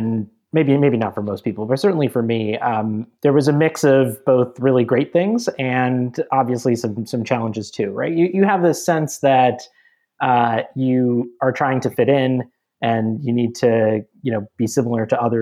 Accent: Minnesota, United States; also born or lived in Georgia; You know, I grew up largely in Minnesota and Georgia in areas that, you know, I wouldn't say were probably the most diverse in the country

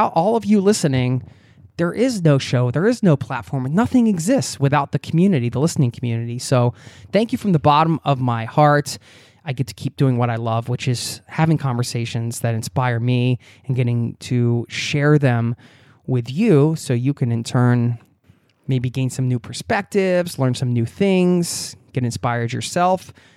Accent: New York City, New York, United States; I'm in my mid-50s. I was born in New York City and have lived most of my life in the New York area.

